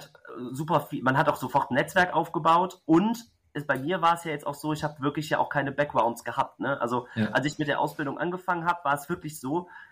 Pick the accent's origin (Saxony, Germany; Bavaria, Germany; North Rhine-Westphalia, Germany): North Rhine-Westphalia, Germany; Kall; Ich bin aus der Eifel, aus Mechernich und also mein Büro ist in Mechernich. Gebürtig komme ich aus Kall und auch ansässig jetzt da, genau.